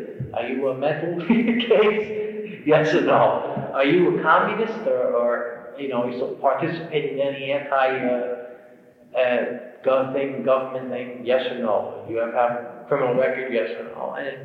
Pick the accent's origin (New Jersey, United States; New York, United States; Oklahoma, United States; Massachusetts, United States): New York, United States; Me being a New Yorker, and guns such a, they're impossible to find, especially pistols